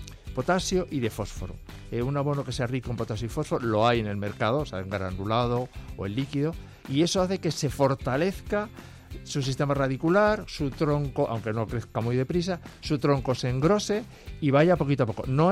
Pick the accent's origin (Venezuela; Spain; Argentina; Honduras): Spain; Extremadura; yo como soy extremeño y me he cuidado...